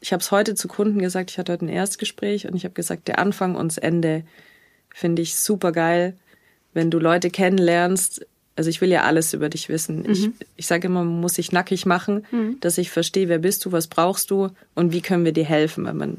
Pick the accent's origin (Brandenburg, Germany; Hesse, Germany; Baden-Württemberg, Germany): Baden-Württemberg, Germany; Stuttgart; Also ich komme aus Stuttgart.